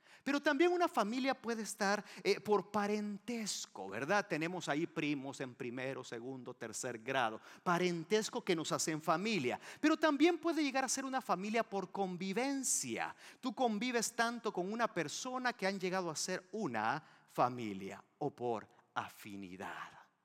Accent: El Salvador; Porque yo soy salvadoreño.

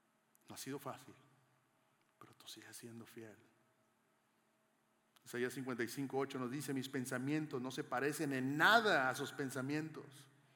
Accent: Monterrey, Nuevo León, Mexico; Hashtag soy de Monterrey, ¿no?

